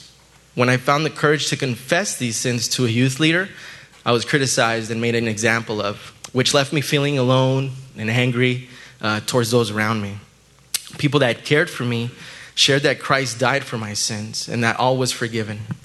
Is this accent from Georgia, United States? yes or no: no; El Paso, Texas, United States; born there; I was born in El Paso, Texas. I'm the oldest of three boys and two girls.